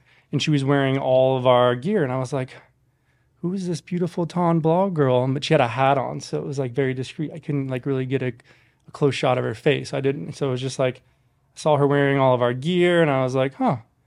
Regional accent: Encinitas, California, United States; also born or lived in Los Angeles; Well, I was born in Los Angeles, and I lived in LA until I was six, and then I relocated to San Diego, North County, San Diego. So I grew up in a town called Encinitas for my majority of my childhood.

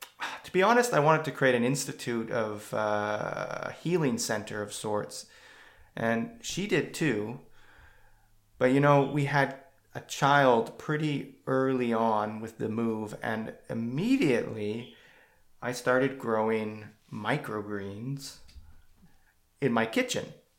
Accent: Canada; moved away as an adult; now in Italy; I'm a Canadian who currently lives in Italy with a family, beautiful wife, two young children, and I came to Italy about 10 years ago for love.

